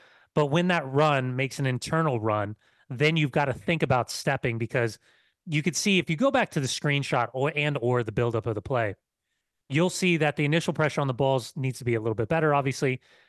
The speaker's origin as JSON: {"language": "English", "country": "United States", "said": "I experienced it in England and Scotland, and I experienced it in Germany, of being an American"}